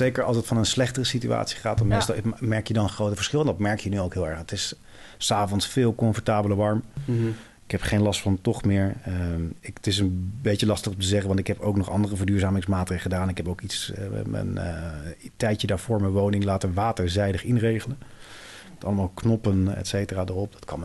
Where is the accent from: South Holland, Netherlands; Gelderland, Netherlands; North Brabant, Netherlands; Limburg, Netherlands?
South Holland, Netherlands; The Hague; ik ben een Hagenees